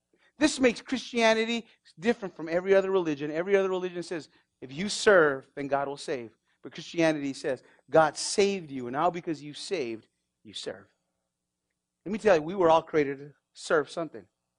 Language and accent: English; New Mexico, United States; And I'm just chilling because I grew up in New Mexico. And everybody just cruises.